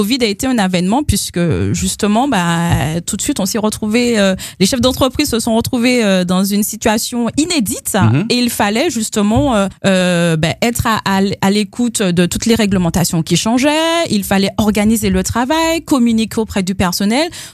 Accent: Martinique, France; je suis une Martiniquaise vraiment ancrée à mon territoire.

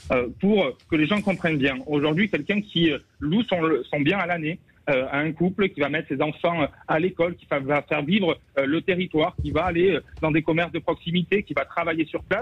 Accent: Nouvelle-Aquitaine, France; je ne suis pas du Finistère, je suis du Pays Basque et du Béarn.

